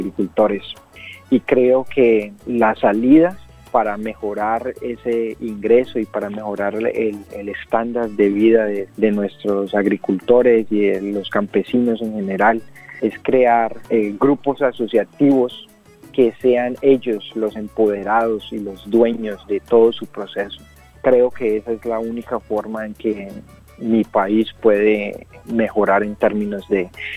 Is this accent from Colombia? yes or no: yes; Colombia; tener algo que mostrar para otras comunidades en mi país, en Colombia